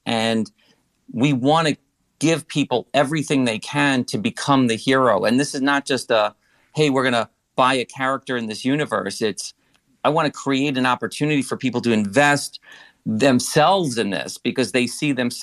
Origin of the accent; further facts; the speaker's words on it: New York, United States; I'm from New York. So I have a tough time saying water.